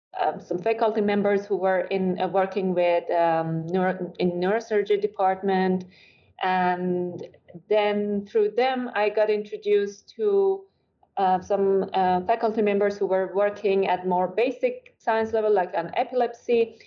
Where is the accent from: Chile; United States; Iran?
Iran; English is a second language; I was born and raised in Iran, and I went to university to study medicine.